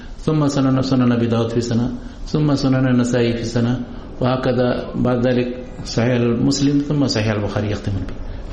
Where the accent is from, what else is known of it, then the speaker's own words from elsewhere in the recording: India; Arabic is a second language; عندنا في الهند